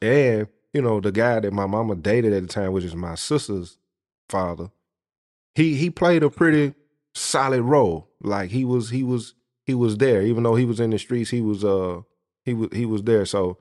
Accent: Springfield, Tennessee, United States; Springfield, Tennessee.

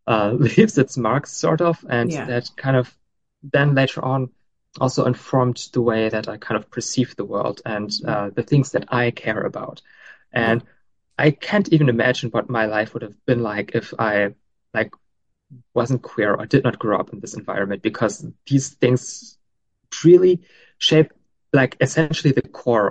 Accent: Germany; I am from Northwestern Germany, born and raised and live here. So I'm very like, I've got deep roots here in this place.

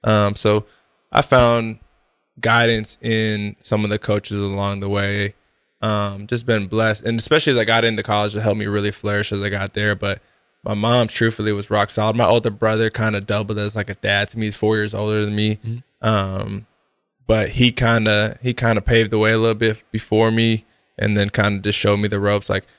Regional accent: Seattle, Washington, United States; also born or lived in Kirkland / Bellevue / Everett / Mukilteo; I'll tell you, I'm from Seattle originally, so I had just got plucked and put down in there.

